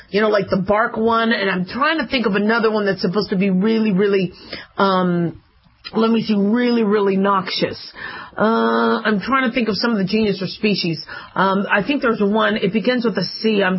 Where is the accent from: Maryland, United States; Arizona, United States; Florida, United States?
Arizona, United States; born or raised there; also born or lived in Las Vegas, United States